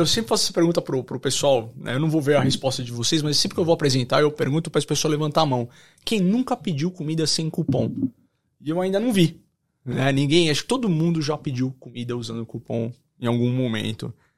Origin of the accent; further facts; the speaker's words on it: São Paulo, Brazil; Eu sou da Moca, São Paulo, eu peço pizza no mesmo lugar sempre.